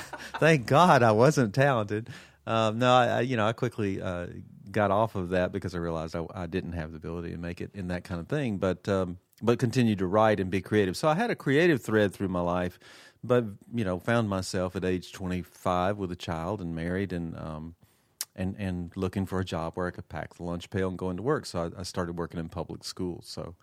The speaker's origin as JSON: {"language": "English", "town": "Mobile", "region": "Alabama", "country": "United States", "said": "So I'm originally from the Gulf Coast, from Mobile, Alabama"}